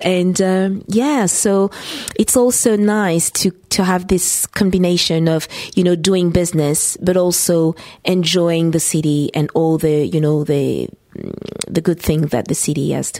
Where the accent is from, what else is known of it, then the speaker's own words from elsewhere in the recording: Paris, Île-de-France, France; English is a second language; And, you know, it's my hometown. And, you know, I was born here, and it's such also an international place.